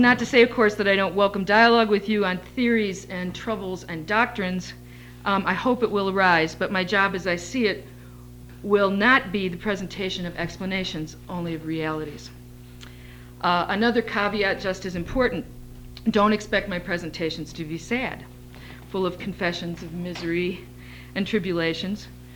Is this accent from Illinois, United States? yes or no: yes; Chicago, Illinois, United States; I'm a white woman of Polish extraction, working class background, born and raised in Chicago.